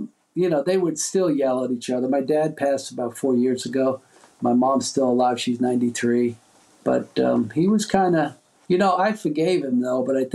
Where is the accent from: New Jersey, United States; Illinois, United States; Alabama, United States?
New Jersey, United States; Union City; Well, I grew up in Union City, New Jersey. It's right across the river from Manhattan in New York City.